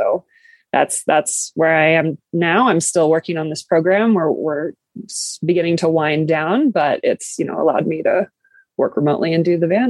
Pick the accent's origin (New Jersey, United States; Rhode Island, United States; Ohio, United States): Rhode Island, United States; also born or lived in Boston; I grew up in Rhode Island, went to school in Boston, and then stayed there for, I've been living there for 10 years before I hit the road.